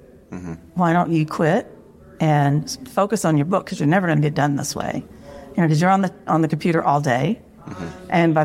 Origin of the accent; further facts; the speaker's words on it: Texas, United States; I'm from here in the Texas, and I've lived all over Texas, so that influences a lot about what I write, in that I use the South as set.